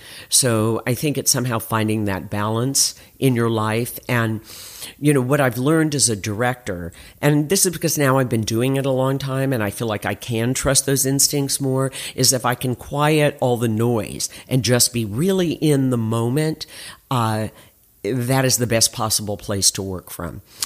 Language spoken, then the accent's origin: English; Dallas, Texas, United States; When I grew up in Dallas, Texas, it was very, very conservative.